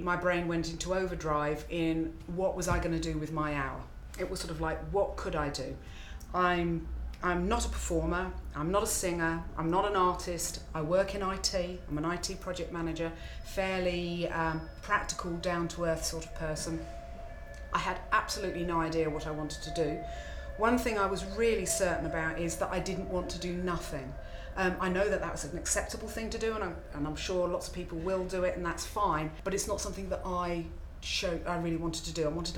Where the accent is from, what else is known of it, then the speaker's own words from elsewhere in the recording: Dublin, Leinster, Ireland; I'm 51 years old, soon to be 52, and I'm from Dublin.